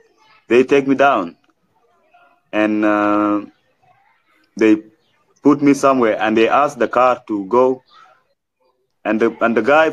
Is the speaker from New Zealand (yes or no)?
no; South Sudan; I forget that I'm from South Sudan and I don't have papers.